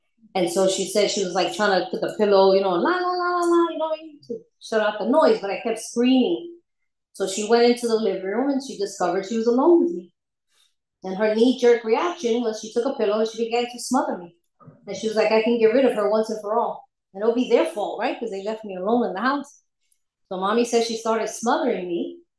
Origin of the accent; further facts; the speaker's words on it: New York, United States; also born or lived in Puerto Rico; I'm Puerto Rican from New York. I grew up half the year in Puerto Rico and half the year in the island of New York.